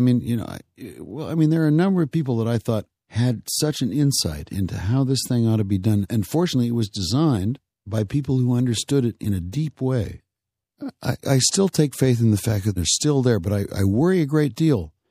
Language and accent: English; Wyoming, United States; I'm from Wyoming and a libertarian at least and an anarchist at best.